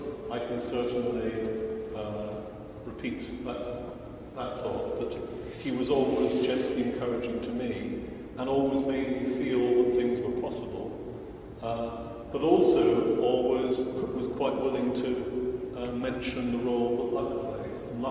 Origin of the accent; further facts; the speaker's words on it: Aberdeen, Scotland, United Kingdom; now in Cambridge, United Kingdom; because I grew up in Aberdeen